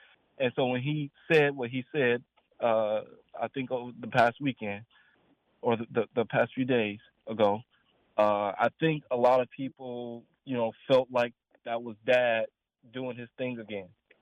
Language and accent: English; Detroit, Michigan, United States; I'm from Detroit.